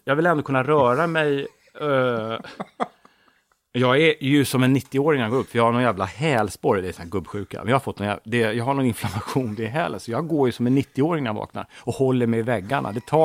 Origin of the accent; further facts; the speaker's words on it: Täby, Stockholm County, Sweden; born there; Jag är född i Stockholm, i Täby. Mm. 1963.